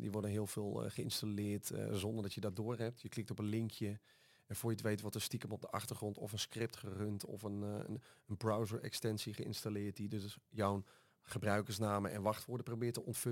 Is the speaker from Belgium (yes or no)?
no; Friesland, Netherlands; Ik kom uit Friesland